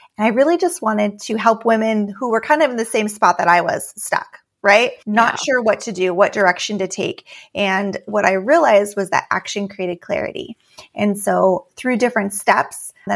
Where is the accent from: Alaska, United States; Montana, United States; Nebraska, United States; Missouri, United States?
Alaska, United States; So I grew up in Alaska, and it's a very hard place to live because of there's not very many people.